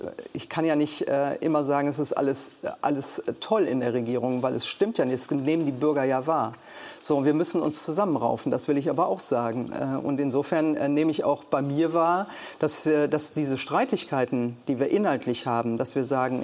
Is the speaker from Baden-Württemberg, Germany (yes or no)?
no; Duisburg, North Rhine-Westphalia, Germany; ich wohne immer noch in meinem Mietshaus, wo ich schon vorher gelebt habe, immer noch im gleichen Viertel. Also ich bin auch gerne in meiner Heimat, wenn die Zeit es erlaubt. Ich bin natürlich jetzt viel mehr in Berlin eingebunden. Aber trotzdem bin ich immer wieder gerne in Duisburg.